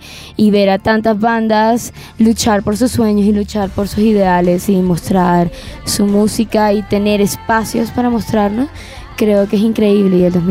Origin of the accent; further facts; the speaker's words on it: Barranquilla, Atlántico, Colombia; yo crecí en Barranquilla, una ciudad muy rockera